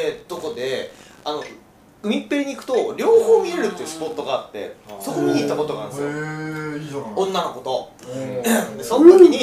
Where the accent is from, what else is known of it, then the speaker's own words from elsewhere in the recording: Chiba, Japan; あ、僕は千葉出身なんですが